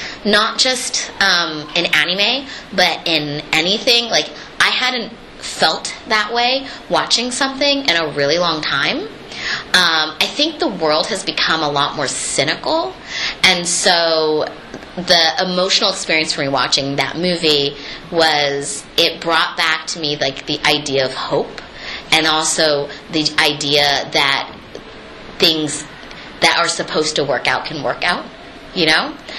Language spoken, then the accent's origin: English; Maynard, Massachusetts, United States; also born or lived in Kalamazoo, Michigan; because I was born in Kalamazoo, Michigan, and I used to live in Maynard, Massachusetts. So like as a kid, I sounded different than I do now.